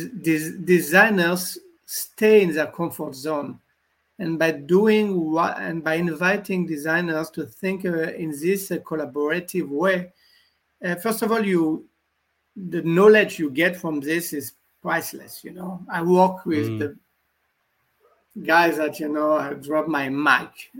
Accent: France; the fact that I came from France, I have only to be grateful for my experience in France

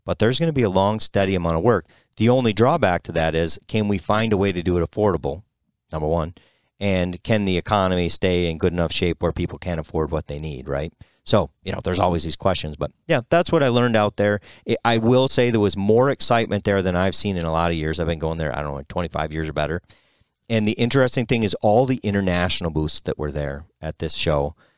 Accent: Greenwald, British Columbia, Canada; from Greenwald in BC.

